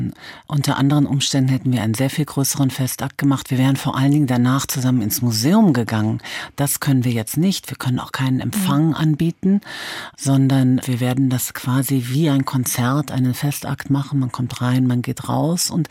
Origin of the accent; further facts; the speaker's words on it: Frankfurt, Hesse, Germany; born there; Ich bin in Frankfurt geboren.